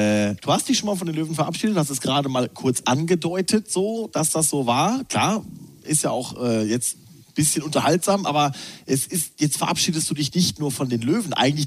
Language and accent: German; North Rhine-Westphalia, Germany; da, wo ich aufgewachsen bin, im Ruhrpott